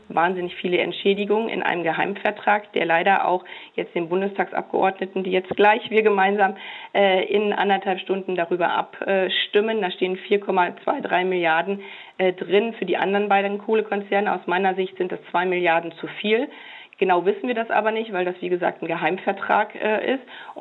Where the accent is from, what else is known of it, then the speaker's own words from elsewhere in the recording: Brandenburg, Germany; Ich komme ja selber aus Brandenburg und kenne das sehr genau.